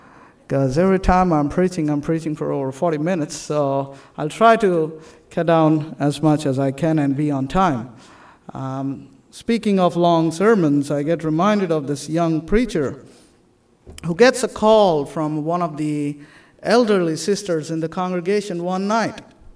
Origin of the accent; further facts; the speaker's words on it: India; As you know, I'm from India